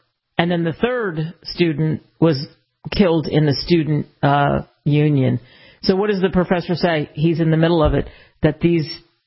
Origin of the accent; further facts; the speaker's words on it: Los Angeles, California, United States; I don't really root for either team, as I'm from Los Angeles.